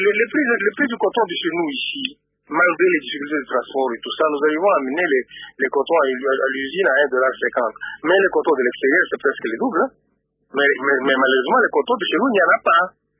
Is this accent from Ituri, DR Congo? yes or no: yes; Bunia, Ituri, DR Congo; Mais je suis même de Bounia, et je ne pouvais pas ne pas favoriser le milieu qui est derrière le mien.